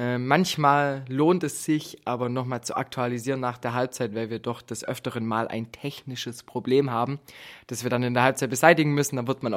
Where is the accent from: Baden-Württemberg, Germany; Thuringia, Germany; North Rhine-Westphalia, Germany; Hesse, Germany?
Baden-Württemberg, Germany; Stuttgart; Gut, ich als Stuttgarter bin ich auch froh